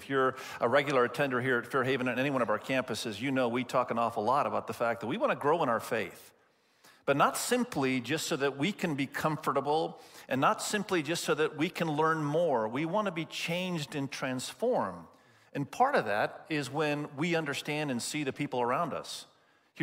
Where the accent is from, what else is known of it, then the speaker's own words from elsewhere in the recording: Indonesia; Many of you know that I was born and raised in Indonesia, and so this story comes really close to home.